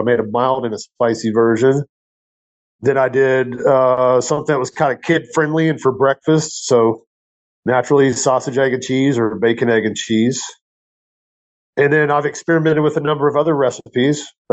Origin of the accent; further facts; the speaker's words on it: Louisiana, United States; I love cooking. Growing up in Louisiana, it's kind of a rite of passage.